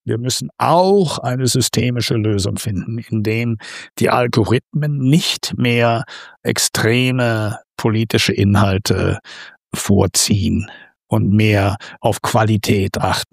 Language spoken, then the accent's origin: German; Australia; German is a second language; ich bin Australier und in Australien ist ja jetzt gerade der Social Media Ban eingetreten für unter 16.